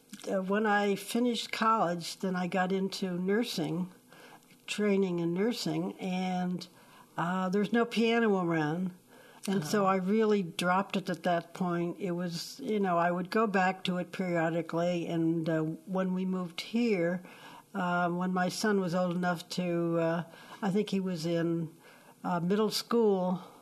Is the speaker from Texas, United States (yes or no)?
no; Yonkers, New York, United States; born there; I was born in Yonkers, New York, and I have five siblings. I am the baby of the siblings.